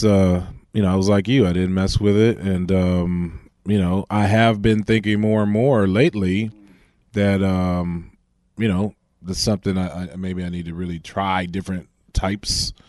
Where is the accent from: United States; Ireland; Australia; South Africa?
United States; Berkeley, California; And it's funny because, I'm from Berkeley, California.